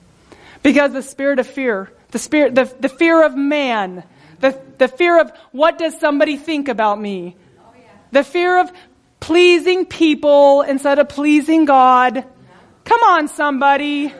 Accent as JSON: {"language": "English", "town": "San Antonio", "region": "Texas", "country": "United States", "tie": "born or raised there", "said": "I grew up in San Antonio, and I used to frame houses with my stepdad."}